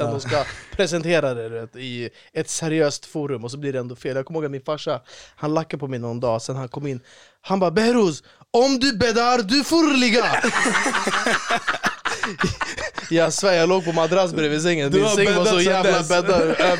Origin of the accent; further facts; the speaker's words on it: Sweden; Men jag är också född i Sverige, uppvuxen på en ganska svensk ort. Liksom. Så jag har alltid känt mig väldigt, väldigt svensk.